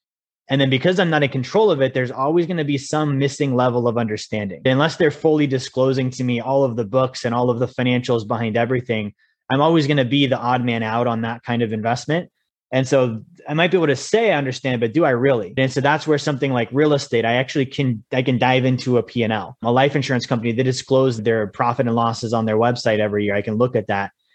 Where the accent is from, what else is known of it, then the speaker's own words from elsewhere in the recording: Alaska, United States; I grew up in Alaska. I'm a common sense guy.